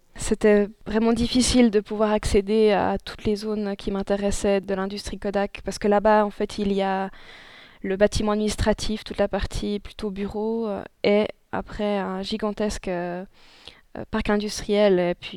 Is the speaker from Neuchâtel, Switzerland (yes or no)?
no; Lausanne, Vaud, Switzerland; Donc j'ai commencé toute cette recherche d'abord chez moi, à Lausanne